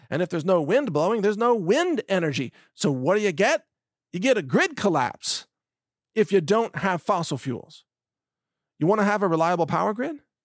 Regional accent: Texas, United States; I'm an American, I'm a Texan, and I am 100% pro-domestic energy.

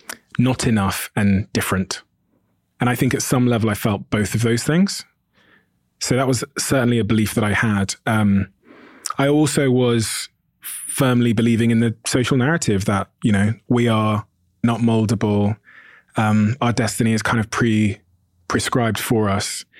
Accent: Plymouth, South West England, United Kingdom; also born or lived in Botswana; I moved to the UK from Botswana when I was a baby. And we moved to an area called Plymouth in the southwest of England, which is an all-white area.

